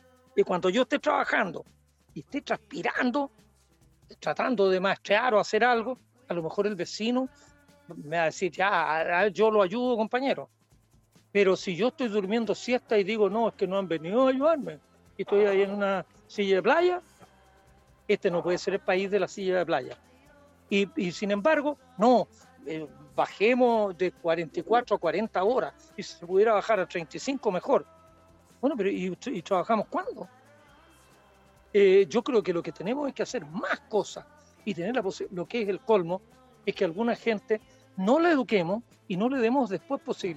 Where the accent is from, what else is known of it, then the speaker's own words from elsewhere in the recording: Villa Alemana, Valparaíso, Chile; born there; Yo nací aquí en Villa Alemana, a pocos kilómetros de donde estamos ahora. Así que estoy como volviendo a mis orígenes.